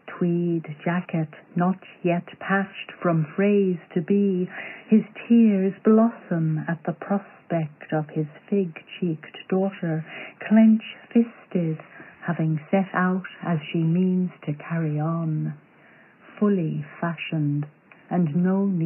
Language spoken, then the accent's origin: English; Dublin, Leinster, Ireland; Hello everyone … I hail from Dublin.